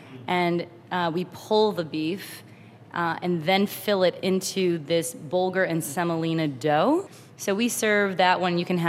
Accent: New York, United States; So I'm a New Yorker, born in New York. My father's from Israel. My grandparents are from Iran. I grew up with Israeli and Iranian food.

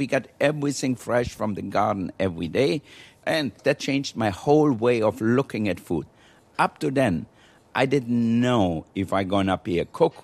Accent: Austria; now in United States; I was born in Austria 66 years ago in 1949. Went to school until I was 14.

